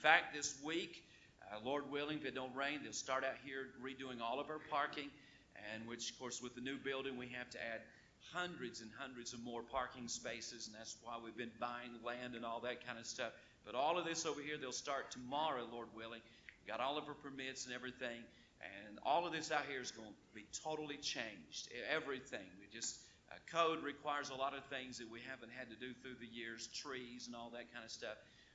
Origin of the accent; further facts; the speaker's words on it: Lexington, North Carolina, United States; last Sunday I helped dedicate a building in Lexington, North Carolina. That's my hometown.